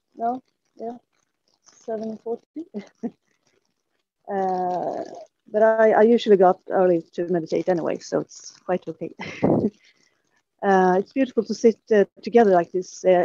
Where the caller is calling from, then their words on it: Sweden; I live in Sweden.